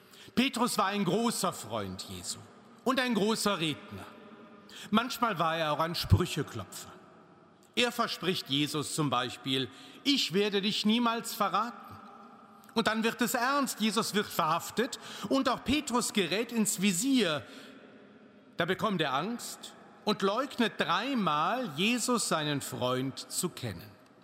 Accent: Cologne, North Rhine-Westphalia, Germany; Und da war ich dieses Jahr als Kölner eingeladen, als Prediger.

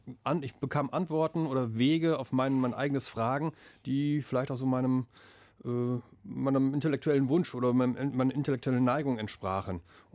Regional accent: North Rhine-Westphalia, Germany; da im tiefen Münsterland, wo ich herkomme.

